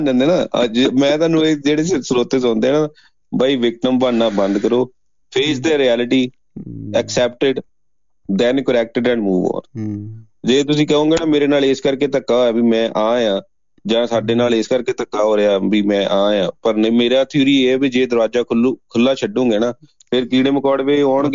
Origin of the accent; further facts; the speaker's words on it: Phagwara, Punjab, India; ਆਪਣੇ ਮੇਰੇ ਸ਼ਹਿਰ ਫਗਵਾੜੇ ਚ ਦੂਜੇ ਸ਼ਹਿਰ ਤੋਂ ਕੋਈ ਆਏ